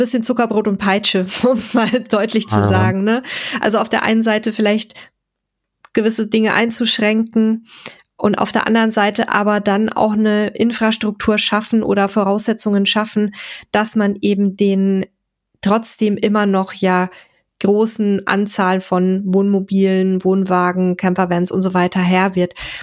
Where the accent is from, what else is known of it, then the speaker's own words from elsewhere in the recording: Germany; Wir leben ja als Deutsche